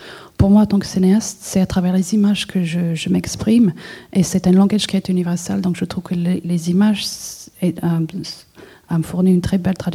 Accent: Czechia; French is a second language; République tchèque, et justement, ces liens deviennent encore plus forts vivant à l'extérieur de mon pays d'origine.

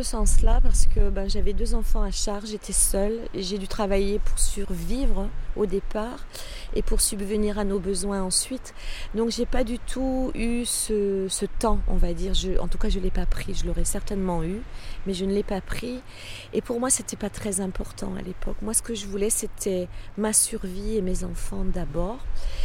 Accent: Grand Est, France; also born or lived in Paris; now in Marseille, France; Alors moi, je suis alsacienne, mon nom vous l'indique. Et lorsque je suis arrivée à Marseille, je venais de Paris, j'avais vécu 5 ans à Paris.

